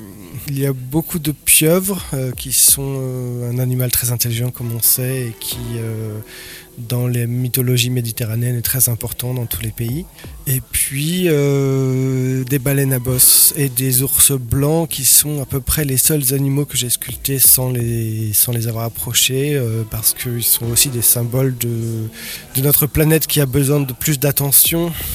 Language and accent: French; Belle-Île-en-Mer, Brittany, France; parce que moi je suis de Belle-Île-en-Mer, breton, voilà.